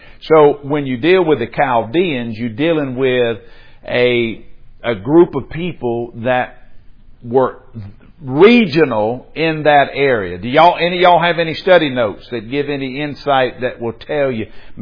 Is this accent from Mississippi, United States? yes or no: yes; Mississippi, United States; the average person in Kemper County, whatever, would say that either I'm from DeKalb or I'm from Meridian.